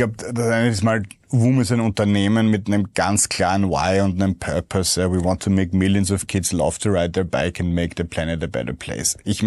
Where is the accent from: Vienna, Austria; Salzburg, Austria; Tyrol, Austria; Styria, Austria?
Vienna, Austria; Ich war damals junger Papa, 2017, von einem damals 3-Jährigen und 1-Jährigen und als Wiener noch dazu.